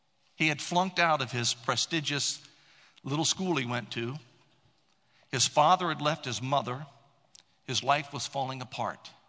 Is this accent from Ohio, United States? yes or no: yes; Columbus, Ohio, United States; When I grew up in Columbus, Ohio, in the Catholic parish I grew up